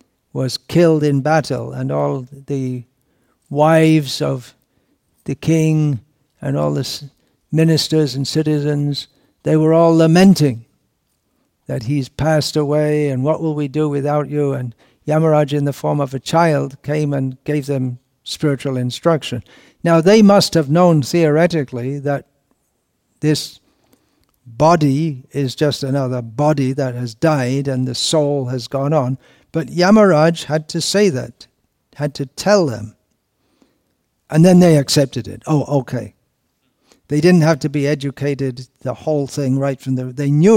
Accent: United Kingdom; the way I thought as a Britisher is not intrinsically, I didn't even know I was thinking as a Brit

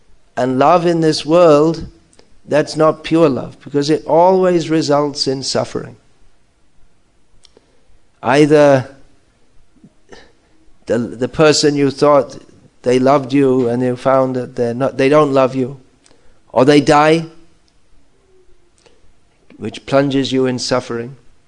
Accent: England, United Kingdom; I was raised in England, in this lifetime, in a culture where there was no, at that time, there was no widespread concept of reincarnation.

